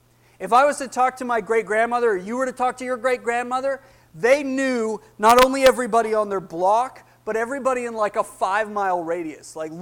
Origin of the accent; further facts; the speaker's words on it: Canada; I'm Canadian, right? I played hockey. You know, obviously there's a lot of snow there